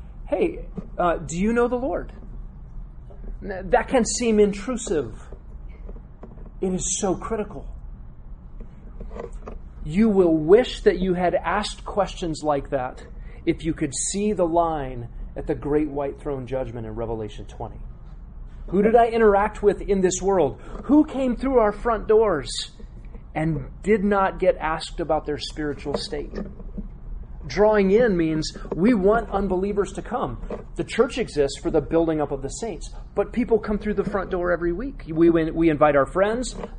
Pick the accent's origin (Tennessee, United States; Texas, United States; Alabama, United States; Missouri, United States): Texas, United States; born there; We don't assume that because I was born in Texas, I'm a Christian.